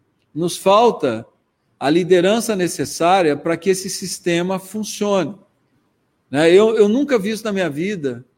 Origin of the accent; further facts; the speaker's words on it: Brazil; enquanto brasileiro, me preocupa muito o prenúncio do que está por vir.